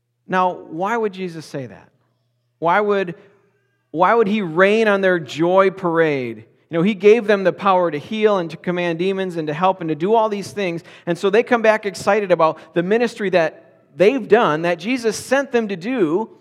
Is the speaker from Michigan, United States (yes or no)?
yes; Michigan, United States; born there; But simply because I was born in Michigan and hold an American passport